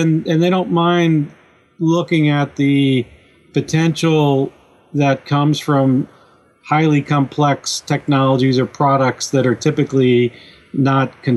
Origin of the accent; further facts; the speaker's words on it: Midwest, United States; I grew up in the Midwest in a farm town without any real network connections.